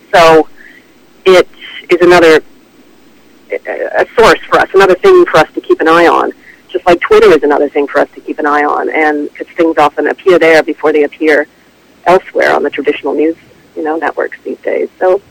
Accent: Canada; to go in there as a Canadian and not as an American

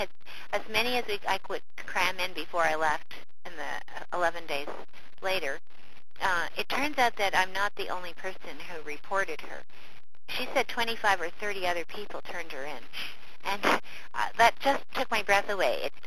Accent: Canada; And I think also that I'm Canadian, and I think that Canadians do apologize more readily than other nationalities.

